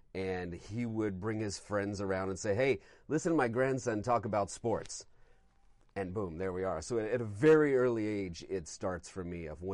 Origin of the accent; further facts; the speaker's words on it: St. Louis, Missouri, United States; I'm from St. Louis, and we have a crippling baseball addiction in that town, as it's referred to often.